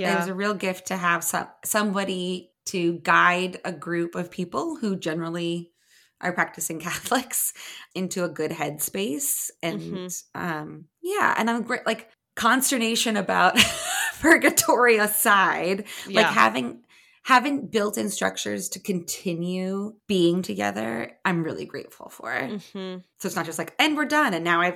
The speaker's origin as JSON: {"language": "English", "country": "United States", "said": "because we're American"}